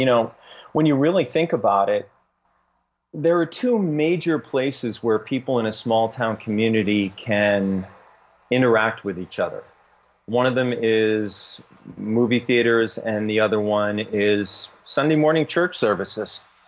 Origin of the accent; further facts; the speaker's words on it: New England, United States; especially many of them that I grew up with in New England in the 60s and 70s.